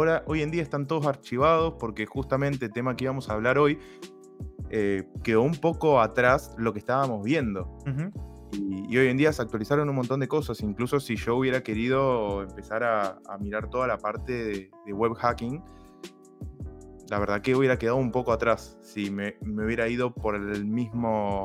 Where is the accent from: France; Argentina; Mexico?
Argentina; Yo soy argentino.